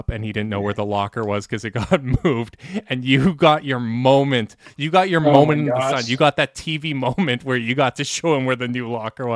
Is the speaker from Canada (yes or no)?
yes; Canada; it hurts me as a Canadian. It truly does.